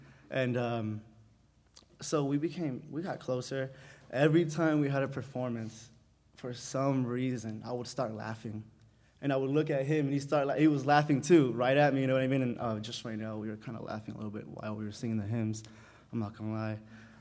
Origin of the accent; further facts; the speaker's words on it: Cathedral City, California, United States; now in Upland, United States; So I'm 19. I was born in Cathedral City. I mean, Palm Springs, was raised in Cathedral City until I was 18. Moved out here 7 months ago to Upland.